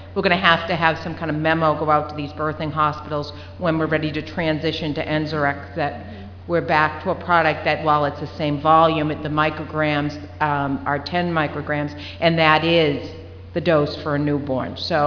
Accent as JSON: {"language": "English", "region": "Massachusetts", "country": "United States", "said": "I'm from Massachusetts, and thank you for the presentations."}